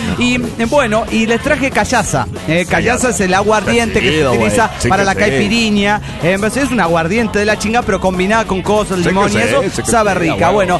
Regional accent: Ciudad Victoria, Tamaulipas, Mexico; now in Monterrey, Mexico; El día de hoy viajaré a Ciudad Victoria, Tamaulipas, mi ciudad natal.

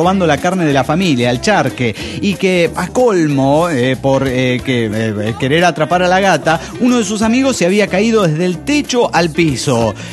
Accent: Cañada de Gómez, Santa Fe, Argentina; now in Hurlingham, Argentina; soy originario de Cañada de Gómez, Santa Fe, República Argentina.

